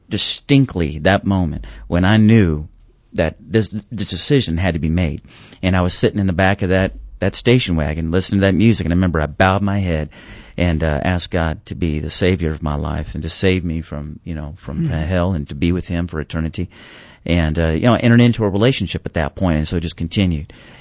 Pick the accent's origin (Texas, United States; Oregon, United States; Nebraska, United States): Oregon, United States; Eugene; also born or lived in Baton Rouge, Louisiana / Springfield, Missouri; Well, I grew up just a combination of places, really. Grew up in Eugene, Oregon, also down in Baton Rouge, Louisiana, and up in Springfield, Missouri, as well.